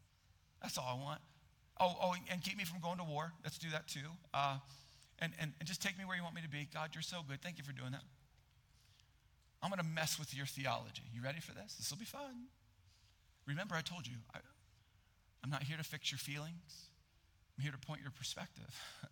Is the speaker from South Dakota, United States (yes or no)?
yes; South Dakota, United States; We're from South Dakota, we can figure this out.